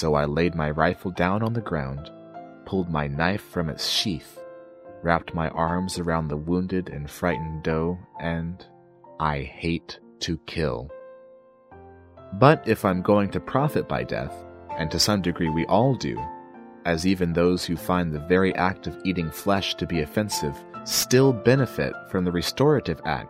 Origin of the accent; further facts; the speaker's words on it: Pennsylvania, United States; a guy who, like thousands of others in my home state of Pennsylvania, spends the better part of the year looking forward to those few short weeks in October and November